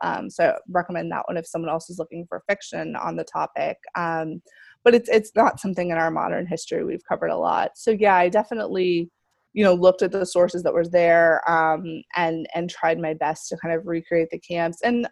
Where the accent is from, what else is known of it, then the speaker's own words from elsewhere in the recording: Florida, United States; you know, I mentioned I'm originally from Florida, and hurricanes now are devastating